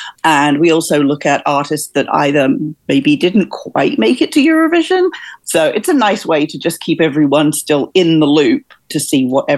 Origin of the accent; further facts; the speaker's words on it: England, United Kingdom; because I'm English